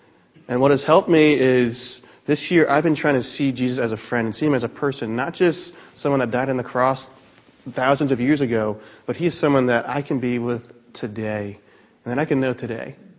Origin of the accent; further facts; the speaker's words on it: Greenwich, Connecticut, United States; I remember growing up in Greenwich on Taconic Road and coming home from the bus.